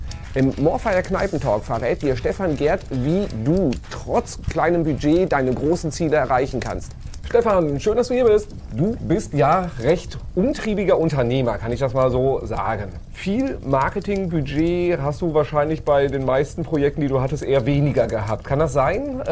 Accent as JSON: {"language": "German", "region": "North Rhine-Westphalia", "country": "Germany", "said": "aber ich bin ja auch Sauerländer, ist ja auch eher Biertrinker."}